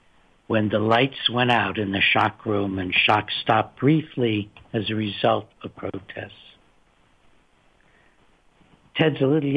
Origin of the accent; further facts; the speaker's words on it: Berkeley, California, United States; I'm most proud of the campaign I led in my hometown, Berkeley, that persuaded our voters to ban shock treatment here.